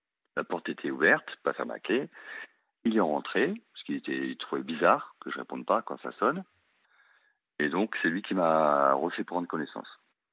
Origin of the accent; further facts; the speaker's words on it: Brittany, France; je finis par réussir à aller dans ma région d'origine, ou la Bretagne